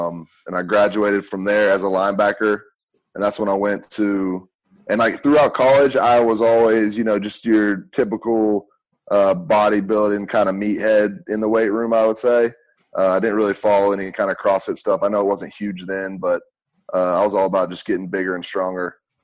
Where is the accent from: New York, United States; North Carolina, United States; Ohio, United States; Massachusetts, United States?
North Carolina, United States; Hickory; Well, I came from North Carolina, Hickory, North Carolina.